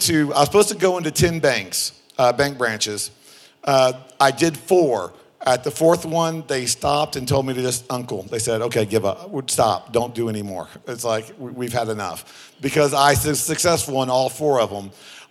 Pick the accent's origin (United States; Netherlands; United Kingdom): United States; Texas; because I'm from America, so I speak American, not English. And I'm from Texas, so I don't speak it very well.